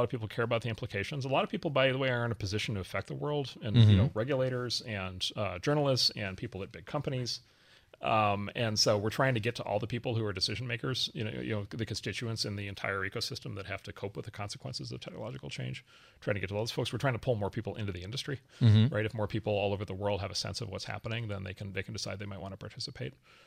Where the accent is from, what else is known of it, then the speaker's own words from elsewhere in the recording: Midwest, United States; I grew up in the rural Midwest. I grew up in Trump country.